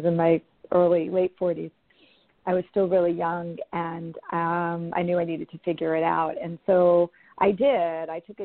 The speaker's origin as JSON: {"language": "English", "region": "New York", "country": "United States", "tie": "born or raised there", "said": "I grew up in New York and lived on the East Coast most of my life."}